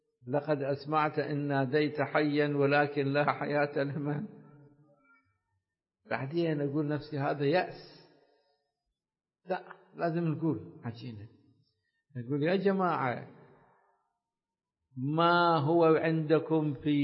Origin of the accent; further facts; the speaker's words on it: Iraq; في بلدنا العراق أيضا. العراق بلد الإمام الحسين